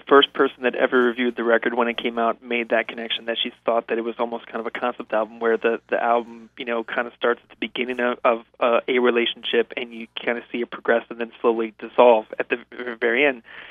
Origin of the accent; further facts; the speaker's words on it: Michigan, United States; also born or lived in Arizona; I came from Michigan. I was born in Arizona. My dad was in the Air Force, so we moved around a ton when I was a kid. And both my parents are originally from Michigan, so we settled back there.